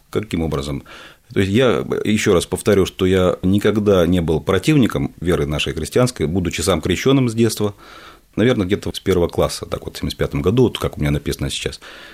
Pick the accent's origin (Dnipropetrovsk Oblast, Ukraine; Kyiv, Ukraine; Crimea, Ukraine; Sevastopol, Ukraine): Sevastopol, Ukraine; also born or lived in Yekaterinburg; я родился в Севастополе, у нас не было художественного училища, нужно было как-то определяться, и следующий этап жизни я уже провел в Екатеринбурге, ну, тогда это был Свердловск, заканчивал там художественное училище.